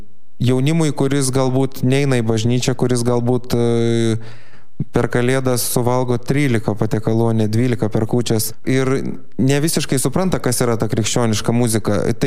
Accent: Samogitia, Lithuania; Viskas prasidėjo Plungė dėl to, kad aš esu žemaitis.

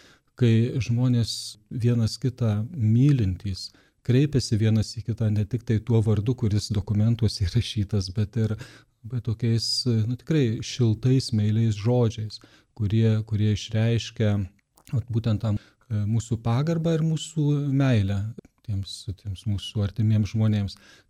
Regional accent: Vilkaviškis, Marijampolė County, Lithuania; now in Vilnius, Lithuania; aš 10 metų kaip vilnietis, bet tikrai ne nuo savo gimimo, esu užaugęs Vilkaviškyje.

